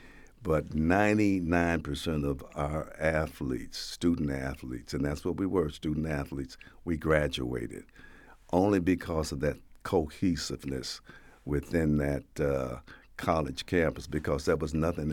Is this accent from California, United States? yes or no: yes; San Francisco, California, United States; Well, it all comes back to when I grew up. I grew up in San Francisco.